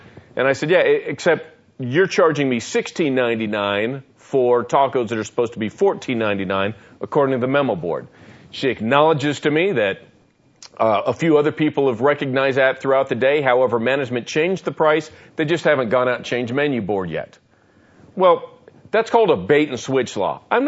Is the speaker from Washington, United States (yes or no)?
yes; Seattle, Washington, United States; Hey, I was born in Seattle and living there when the Seattle Seahawks became an expansion team, so I'm a Seattle Seahawks fan by default